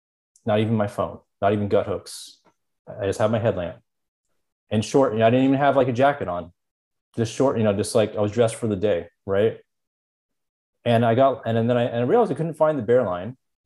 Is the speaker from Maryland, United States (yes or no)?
no; Houston, Texas, United States; It's actually about, you know, I lived in Houston. It was about a 12-hour drive west. I don't know if how many people have been in Texas, but it's a pretty big state.